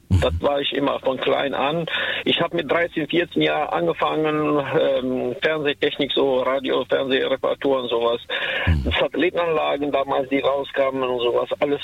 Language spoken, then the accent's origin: German; Kosovo; now in Germany; ich komme aus dem Kosovo und ich bin 1998, kurz vor Beginn des Krieges da in Kosovo, nach Deutschland gekommen. Damals als Asylbewerber.